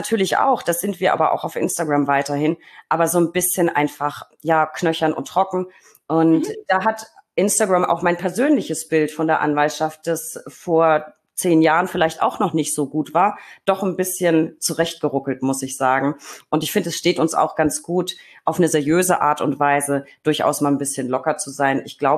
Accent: Bavaria, Germany; bei uns in Franken

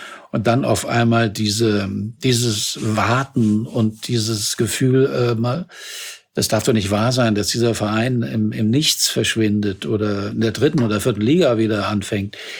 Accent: Germany; Also vielleicht sind wir Deutsche dadurch, dass wir durch Massenhysterien, durch die Hitlerzeit da sehr belastet sind, sehr ja schwer entflammbar.

